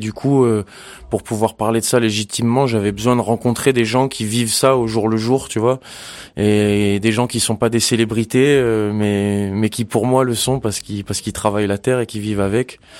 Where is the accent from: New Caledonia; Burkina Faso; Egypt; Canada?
New Caledonia; Nouméa; parce qu'en grandissant en Nouvelle-Calédonie, même si moi j'ai grandi en ville, tu vois, donc j'étais la ville de Nouméa